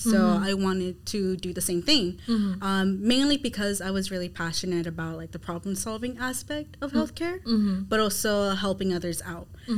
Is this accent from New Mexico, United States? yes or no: no; Miami, Florida, United States; So I was raised and born in Miami, Florida, but my family, they're all from Honduras.